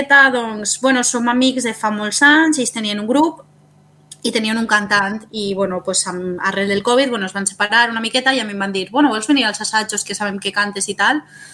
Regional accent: Valencia, Valencian Community, Spain; born there; Jo, bueno, he nascut a València, que allí és una terra que els músics, o ets músic o és fallera, no hi ha res.

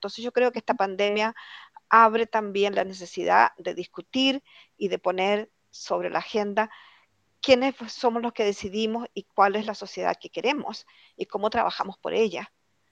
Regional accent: Chile; now in Sweden; si bien yo vivo en Suecia, yo soy chilena y tengo bastante contacto con mi país de origen.

